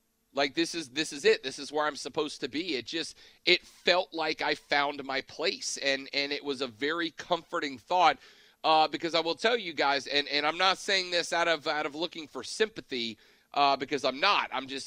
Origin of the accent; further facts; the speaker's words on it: South Carolina, United States; You know, I'm from South Carolina, and in sitting out there on the lake on Sunday